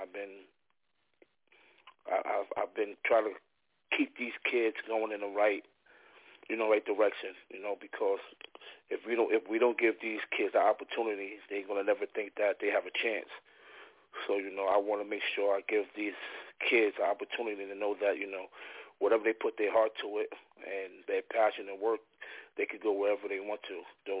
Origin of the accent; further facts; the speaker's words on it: Passaic, New Jersey, United States; I'm from Passaic, New Jersey. Born and raised in Passaic, New Jersey.